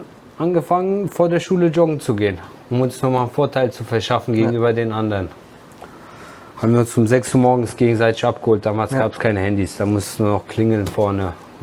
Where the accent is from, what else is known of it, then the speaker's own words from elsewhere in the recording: Wiesbaden, Hesse, Germany; Bei mir ist das so gewesen, ich bin zwar in Wiesbaden geboren